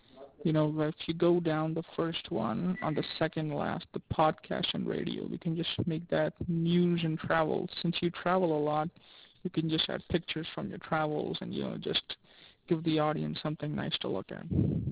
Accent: Rockford, Illinois, United States; I'm like from Rockford, Illinois, and I just went to New York. That's pretty much my travel history.

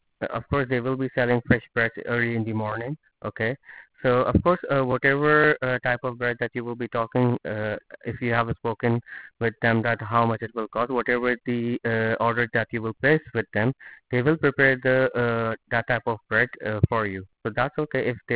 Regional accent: England, United Kingdom; Yeah, I'm from England.

